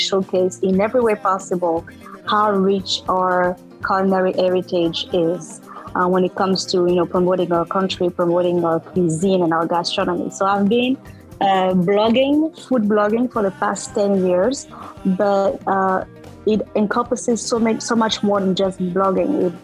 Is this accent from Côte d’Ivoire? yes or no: yes; Côte d’Ivoire; I was born and raised in Ivory Coast, so I'm Ivorian, but I also have origins in Senegal and Mali and Guinea, so which makes me a proud West African.